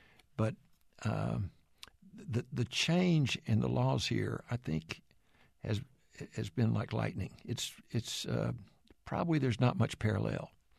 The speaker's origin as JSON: {"language": "English", "town": "Lubbock", "region": "Texas", "country": "United States", "tie": "born or raised there", "said": "I remember I grew up in Lubbock. I graduated from Lubbock High School in 1960. It still was not integrated."}